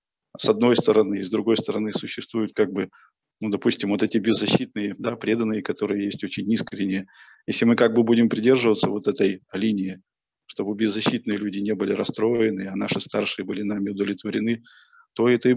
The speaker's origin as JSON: {"language": "Russian", "region": "southern Russia", "country": "Russia", "said": "Я из Южной России, там все настроится на отношениях."}